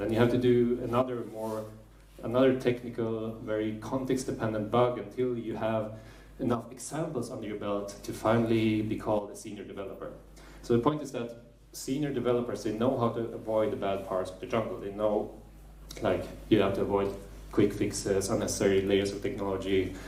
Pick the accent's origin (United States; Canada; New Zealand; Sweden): Sweden; Stockholm, Stockholm County; This is my city. I'm from Stockholm in Sweden, you know, Venice of the North, very beautiful city.